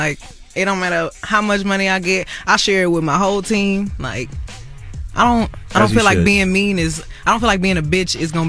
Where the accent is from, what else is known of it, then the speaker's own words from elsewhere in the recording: Houston, Texas, United States; I mean, you know, I'm from Houston.